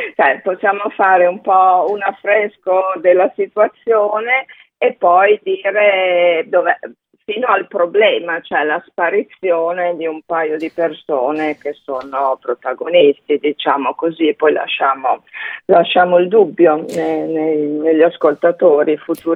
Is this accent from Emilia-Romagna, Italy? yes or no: yes; Imola, Emilia-Romagna, Italy; io non sono nata a Imola, ma sono cresciuta lì e sono rimasta lì fino alla fine dell'università, ho fatto l'università a Bologna, poi sono andata via